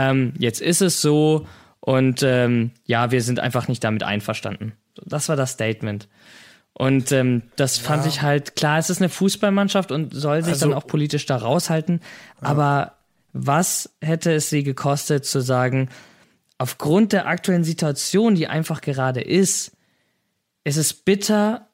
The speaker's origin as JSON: {"language": "German", "region": "Hamburg", "country": "Germany", "said": "Wir kommen aus Hamburg."}